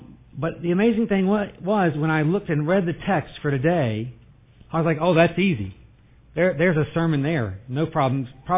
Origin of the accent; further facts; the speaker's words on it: North Carolina, United States; also born or lived in Ohio; Just personal note, I'm from North Carolina. I met Tracy in college, and I've been in Ohio pretty much ever since. Graduate school in Chicago, but then most of the time it's been Ohio.